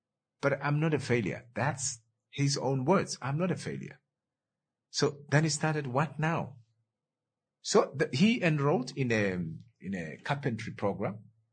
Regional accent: Ongwediva, Oshana, Namibia; And I know a young man in Ongwediva, that's my hometown, who failed actually grade 12 twice.

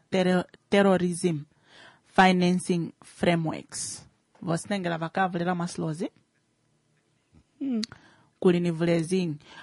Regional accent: Windhoek, Khomas, Namibia; I grew up in Katutura.

